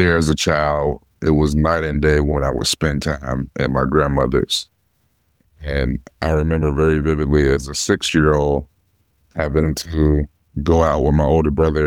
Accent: Opelika, Alabama, United States; I grew up in Opelika, Alabama, and also spent a lot of time with my grandmother and my great-grandmother on their farm in Salem, Alabama

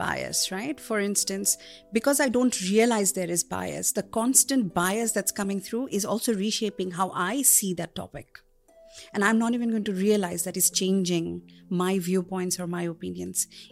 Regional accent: Bangladesh; first language Bengali; English is a second language; I'm from Bangladesh. So Bengali is my language.

